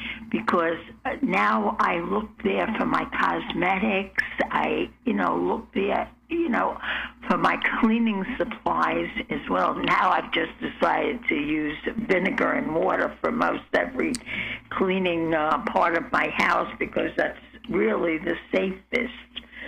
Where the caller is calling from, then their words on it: New York, United States; I'm calling in from New York.